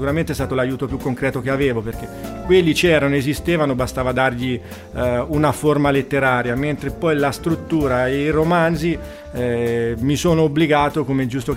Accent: Monte San Savino, Tuscany, Italy; vengo da Monte San Savino

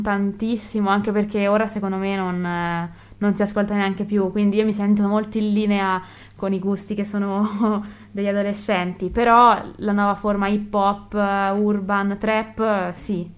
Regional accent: Cortona, Tuscany, Italy; sentendo che sono di Cortona

